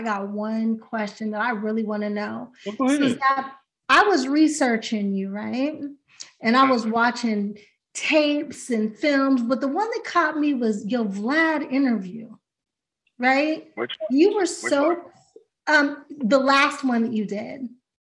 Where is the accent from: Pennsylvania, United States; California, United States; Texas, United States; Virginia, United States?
Pennsylvania, United States; Pittsburgh; I'm from Pittsburgh.